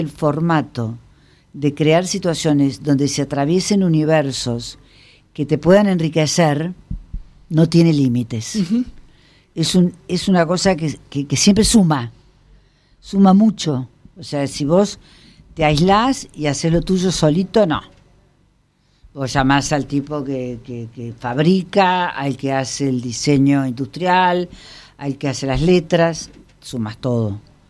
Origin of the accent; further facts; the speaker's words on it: Córdoba, Argentina; y yo soy cordobesa